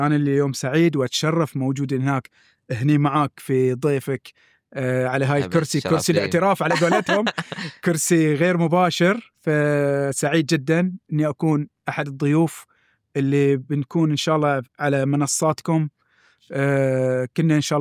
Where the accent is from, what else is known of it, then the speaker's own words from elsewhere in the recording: Bahrain; احنا كبحرينيين نفتخر